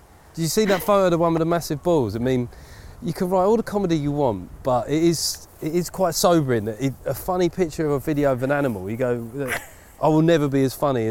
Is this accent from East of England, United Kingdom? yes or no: yes; East of England, United Kingdom; And I said … I come from Essex